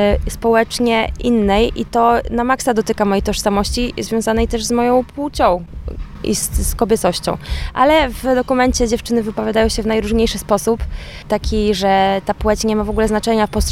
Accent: Warsaw, Masovian Voivodeship, Poland; Warszawa to jest moje miasto rodzinne, ja jestem warszawianką

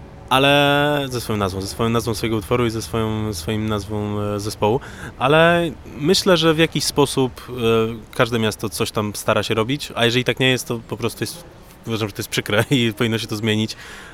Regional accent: Grudziądz, Kuyavian-Pomeranian Voivodeship, Poland; now in Poznań, Poland; my jesteśmy poznańskim zespołem z Grudziądza, bo jakby no ja pochodząc z Grudziądza

